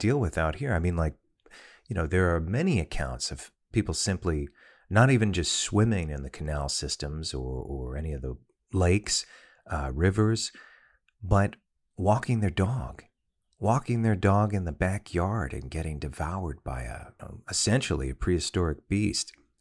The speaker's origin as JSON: {"language": "English", "region": "New York", "country": "United States", "tie": "born or raised there", "said": "And, you know, I grew up in New York where a gator attack was an urban legend."}